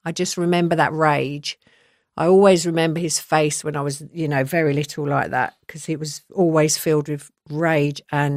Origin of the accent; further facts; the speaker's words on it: London, United Kingdom; now in Surrey, United Kingdom; So my background now is I'm from Southwest London. I spent my first 10 years there. I spent the next 10 years in, well, maybe more than that, actually, my sort of adult, young adult life in West London. I now live in Surrey